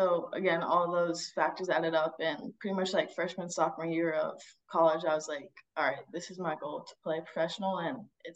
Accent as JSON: {"language": "English", "region": "Virginia", "country": "United States", "tie": "born or raised there", "said": "I grew up in Northern Virginia playing football since I was like 5."}